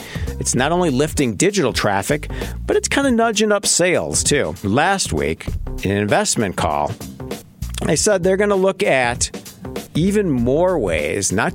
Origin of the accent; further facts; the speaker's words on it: Wauwatosa, Wisconsin, United States; location out in beautiful tree-lined Wauwatosa at Mayfair Collection right there on Burleigh Street, my hometown. It's where my guest grew up as well. So always have a big civic spot in my heart for Wauwatosa.